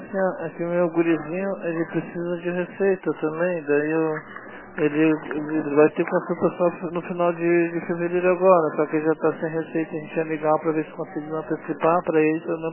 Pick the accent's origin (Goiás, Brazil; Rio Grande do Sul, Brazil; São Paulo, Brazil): Rio Grande do Sul, Brazil; moved away; Não, que a gente viemos do Rio Grande do Sul e pegamos tudo mais gente.